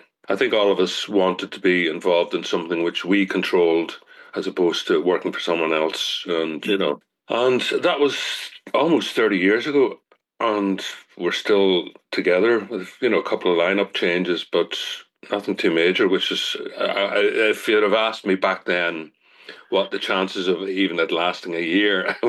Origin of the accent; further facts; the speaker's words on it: Northern Ireland, United Kingdom; accent: Tyrone; He's actually from the same part of Tyrone as I'm from. So it's nice. I've kind of lost my thick Tyrone accent, so it's nice to hear a bit of the way I should really be talking.